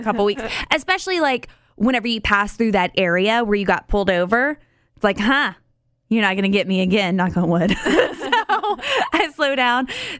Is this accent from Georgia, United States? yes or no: yes; Georgia, United States; Girl, I'm from Georgia. I know how to eat.